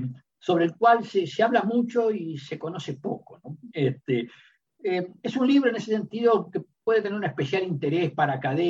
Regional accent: Uruguay; Como diplomáticos acreditados, bueno, como uruguayos, ese proceso?

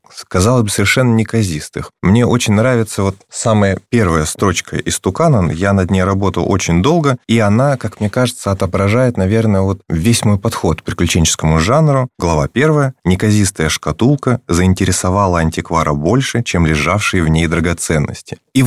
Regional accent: Irkutsk, Irkutsk Oblast, Russia; Я же из Иркутска

